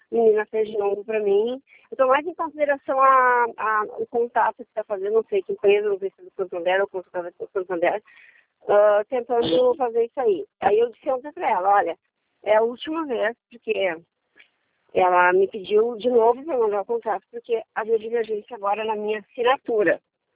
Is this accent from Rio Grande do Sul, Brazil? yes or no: yes; São Leopoldo, Rio Grande do Sul, Brazil; born there; A cidade de São Leopoldo, Rio Grande do Sul.